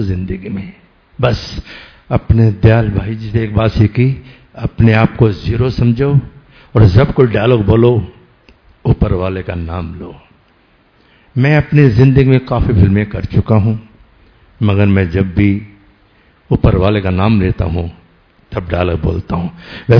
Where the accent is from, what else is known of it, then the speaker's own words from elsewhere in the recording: Delhi, India; और मैं दिल्ली का रहने वाला हूँ